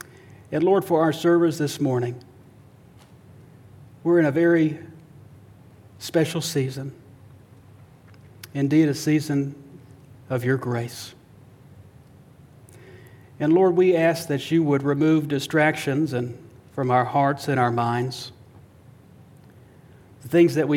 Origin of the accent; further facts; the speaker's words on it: Fort Worth, Texas, United States; also born or lived in Las Vegas; Like I told the first service, you know, I'm from Fort Worth. I'm a Fort Worth boy. Even though I lived 6 months in Vegas, it was my parents' carnality that caused that birth out there.